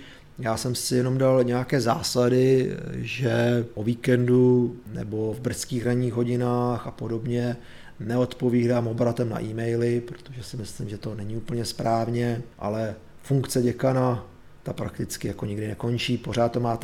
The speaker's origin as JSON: {"language": "Czech", "region": "Šumava", "country": "Czechia", "said": "pocházím ze Šumavy, takže jsem jezdil horského krále Šumavy, silničního krále Šumavy"}